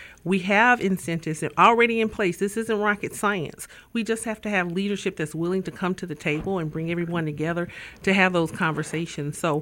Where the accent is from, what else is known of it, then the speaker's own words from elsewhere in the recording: McIntosh, Alabama, United States; And I'm actually from District 2. I live in Washington County. I'm from McIntosh, Alabama.